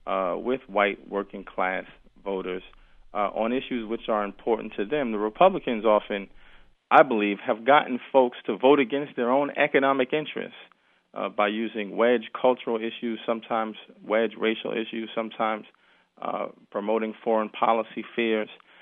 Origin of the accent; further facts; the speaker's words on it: Brooklyn, New York, United States; Well, I was raised in Brooklyn, New York.